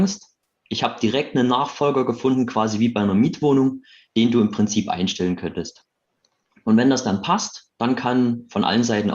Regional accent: Chemnitz, Saxony, Germany; Ich bin Chemnitzer aus der Arbeiterstadt im schönen Sachsen.

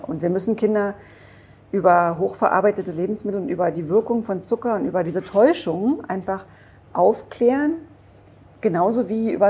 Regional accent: Grünau, Germany; wir hatten noch einen Geflügel-Eierladen bei uns da in Grünau, wo ich aufgewachsen bin.

